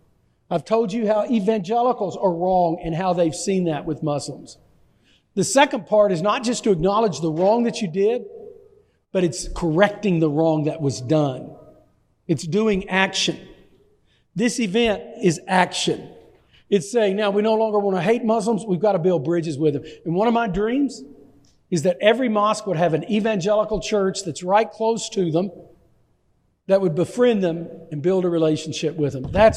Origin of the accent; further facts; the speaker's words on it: Texas, United States; I'm from Texas. We know how to deal with stuff like that.